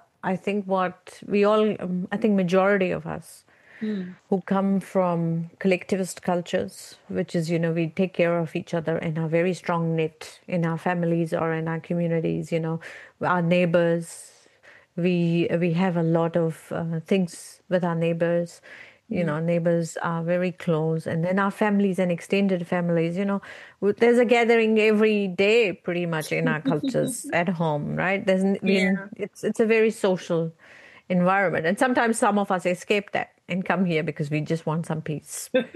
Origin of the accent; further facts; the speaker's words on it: India; now in New Zealand; we come from India, which was a colonized nation for about 200 years.